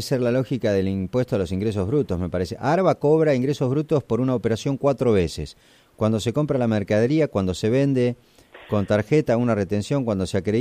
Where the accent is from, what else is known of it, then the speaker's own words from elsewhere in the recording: Tapalqué, Buenos Aires Province, Argentina; soy del interior